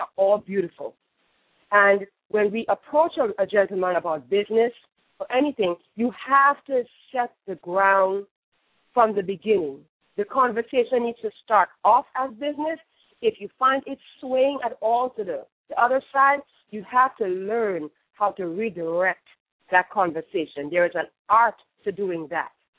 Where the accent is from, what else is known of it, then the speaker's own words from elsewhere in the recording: Trinidad & Tobago; In my home country, Kamala Prasad Bisesa is the first time a woman has been elected to that office in my country.